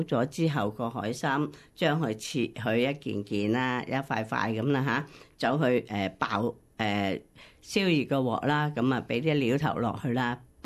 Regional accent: China

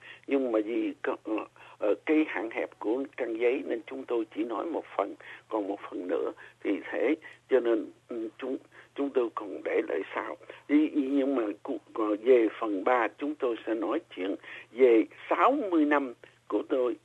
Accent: Vĩnh Long, Vietnam; Nói về bệnh thông thường và cái cuộc đời của tôi khi lúc nhỏ ở tỉnh Vĩnh Long. Cuốn số 2 thì nói chuyện về vấn đề cái tình cảm của mình qua tỉnh Vĩnh Long với lại An Giang

